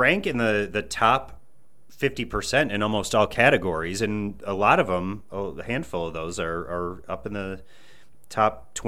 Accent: Rochester, New York, United States; That is true. That's right.

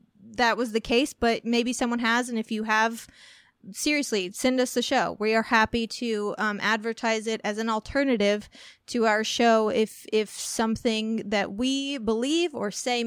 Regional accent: Walnut Hill, Illinois, United States; I am from Walnut Hill, Illinois, and it doesn't get much more conservative than that.

